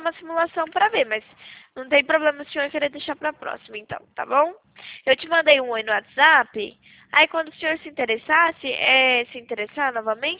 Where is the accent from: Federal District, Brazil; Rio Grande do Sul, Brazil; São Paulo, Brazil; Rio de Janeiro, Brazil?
São Paulo, Brazil; São Carlos; Eu sou aqui de São Carlos, no interior de São Paulo.